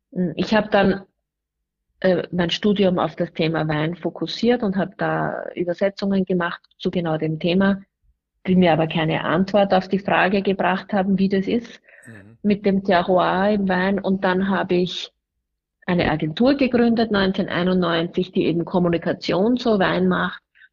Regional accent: Rohrau, Lower Austria, Austria; ich wäre ursprünglich dafür vorgesehen gewesen, die Landwirtschaft von meinen Eltern zu übernehmen, habe mich aber dann dagegen entschieden, weil es bei uns in Rorau so viele Gelsen gibt

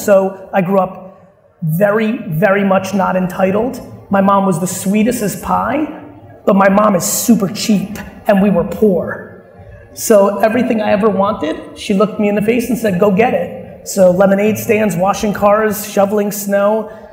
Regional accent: Queens, New York, United States; also born or lived in Soviet Union; I was born in the Soviet Union. I got very fortunate to come to this great country when I was 3 years old, and life was super hard. I lived with 9 family members in a studio apartment the size of this stage in Queens.

